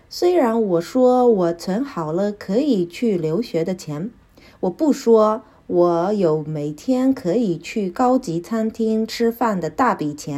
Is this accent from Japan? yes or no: yes; Japan; Chinese is a second language; 所以回日本后每次吃小笼包，我都会想起自己在上海认真学习中文的时光